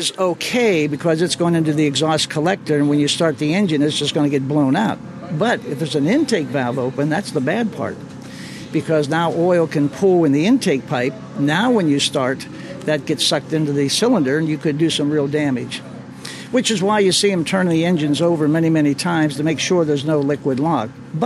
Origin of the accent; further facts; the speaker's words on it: Washington, Pennsylvania, United States; I'm actually from Washington, PA, which is just southwest of Pittsburgh here.